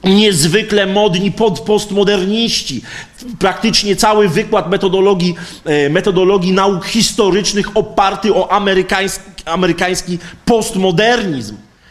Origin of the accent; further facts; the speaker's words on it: Częstochowa, Silesian Voivodeship, Poland; Ja pochodzę i mieszkam z Częstochowy, wywodzę się z robotniczej dzielnicy Raków